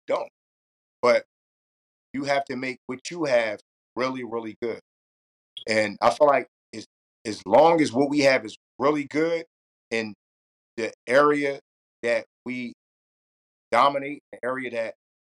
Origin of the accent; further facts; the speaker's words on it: New York City, New York, United States; I grew up in New York in Soho, stayed Soho for a long time with the big Midtown on the side.